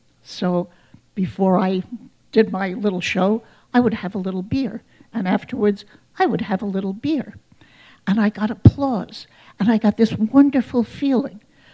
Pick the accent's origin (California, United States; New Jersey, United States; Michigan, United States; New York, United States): New York, United States; Manhattan; I'm a New Yorker, by the way, a certified Manhattanite.